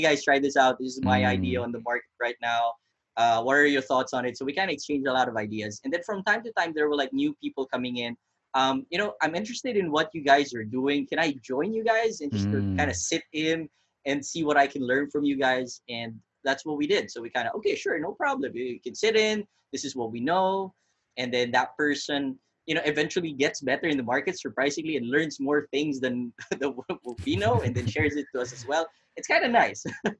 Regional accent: Philippines; it's very easy to, you know, to fall into these things as a, you know, as a Filipino

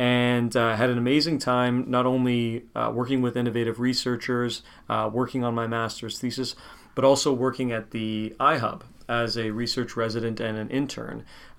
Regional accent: Hamilton, Ontario, Canada; 25, almost 26 years old, a recent Brock graduate, like Dr. Rutherford said. I'm from Hamilton, Ontario.

